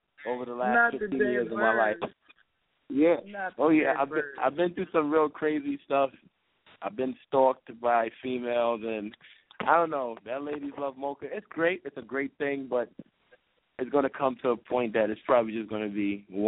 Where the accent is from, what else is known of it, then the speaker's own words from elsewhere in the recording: Queens, New York, United States; Growing up in Queens, I was raised by a hustler, my big homie, the HNIC Menacho.